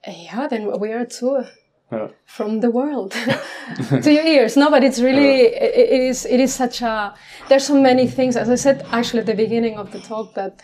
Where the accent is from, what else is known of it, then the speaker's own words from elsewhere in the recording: Spain; English is a second language; I am from Spain.